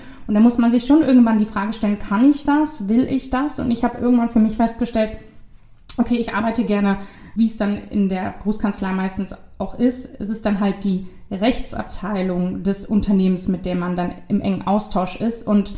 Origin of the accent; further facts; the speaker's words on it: Cologne, North Rhine-Westphalia, Germany; ich war dann wieder zurück in meine Heimat in Köln und habe da in einer Kanzlei gearbeitet